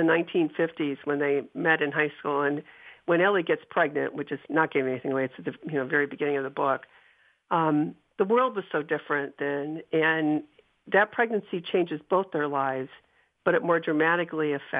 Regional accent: Ashtabula, Ohio, United States; I did. I grew up in Ashtabula.

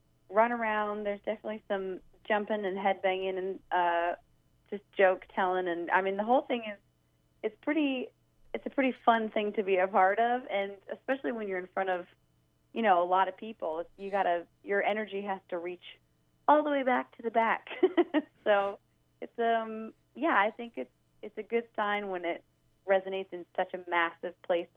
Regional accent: California, United States; I mean, I'm from California, so I love being there at that festival.

